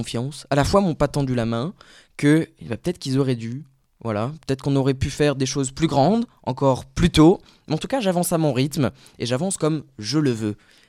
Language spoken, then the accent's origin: French; Grand Est, France; De la banlieue Messine, j'ai grandi dans un petit village, pour le coup assez favorisé, mais qui n'est pas du tout le synonyme de ce qui était ma famille, à Rosériol, où j'ai grandi pendant, je crois, 5 ans avant de déménager.